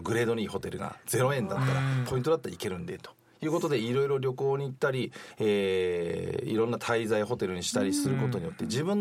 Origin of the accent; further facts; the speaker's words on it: Iwate, Japan; 物心ついた頃にはですね、東北は岩手にいまして、はい、で高校までは結果岩手にいて育つんですけど、まあ、子供の頃ながらにはまあ岩手で生まれて岩手で育っているというふうな認識だったんですが、